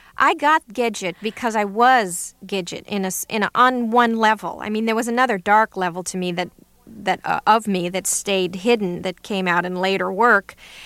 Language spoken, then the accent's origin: English; California, United States; born there; accent: Southern; Even though I was born in California, they raised me, and I had a sort of Southern accent when I was a kid